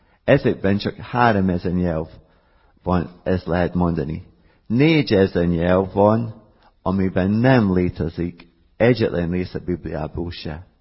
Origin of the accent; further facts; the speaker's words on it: Scotland, United Kingdom; Hungarian is a second language; now in Miskolc, Hungary; Én skót vagyok, Skóciában nőttem fel, de Isten akarata vagy terve úgy látszik, hogy az volt, hogy ide kellett jönnem Magyarföldre. Az 1900-asok években én már dolgoztam itt Miskolcon